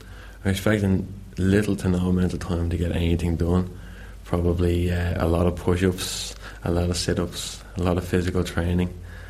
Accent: Bray, Leinster, Ireland; I'm 20 years of age, and I'm from Bray, County Wicklow.

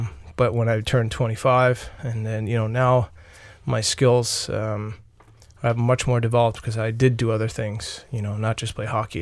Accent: New York, United States; I grew up on Long Island, New York. It's about 50 kilometers from New York City. Very suburban area.

